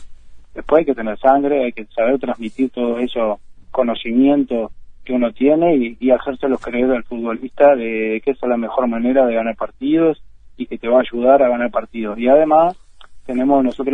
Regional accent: Uruguay; a parecerse más a nosotros como somos los uruguayos, ¿no?

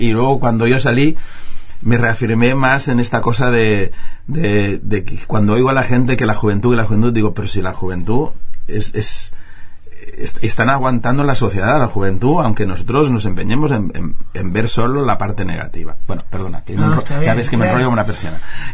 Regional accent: Barcelona, Catalonia, Spain; Yo soy de Barcelona.

